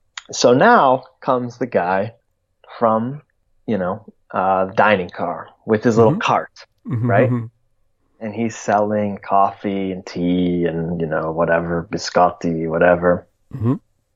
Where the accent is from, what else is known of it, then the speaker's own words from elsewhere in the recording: United States; accent: American; Surprised after my American accent came out of my mouth.